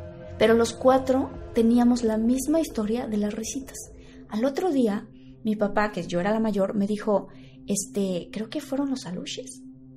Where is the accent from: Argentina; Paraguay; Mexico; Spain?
Mexico; Tabasco; yo crecí en Tabasco con mi familia y yo tengo dos hermanos y una hermana, entonces somos cuatro hijos.